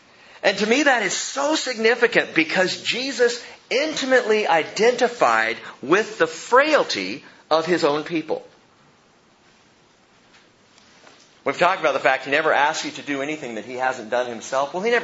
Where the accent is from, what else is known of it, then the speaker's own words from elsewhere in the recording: California, United States; I'm from California. Nothing grows fast.